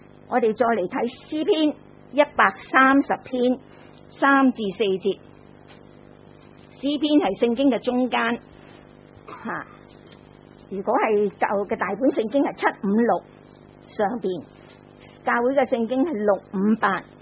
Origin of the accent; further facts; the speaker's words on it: China; 但系你记唔记得我哋中国人话咧，举头三尺就有神明啊！